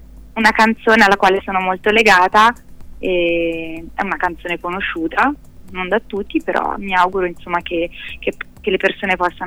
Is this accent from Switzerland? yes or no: yes; Switzerland; born there; sono nata in Svizzera, e quindi ho negli occhi veramente, ecco, il profumo e il respiro di queste vallate